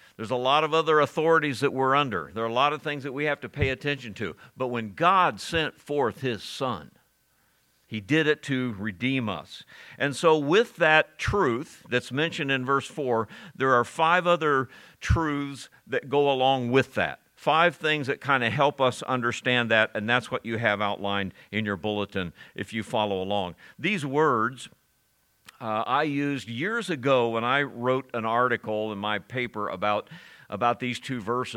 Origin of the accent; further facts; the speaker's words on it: Ohio, United States; I grew up in farmland in Ohio